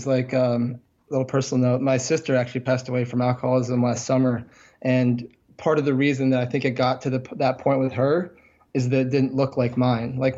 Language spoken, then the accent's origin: English; Vermont, United States; I'm from Vermont, so I'm also from the Northeast.